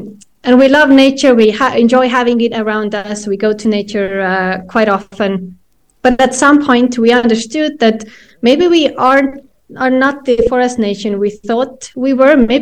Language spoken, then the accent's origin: English; Estonia; So me and my co-founder, we come from Estonia.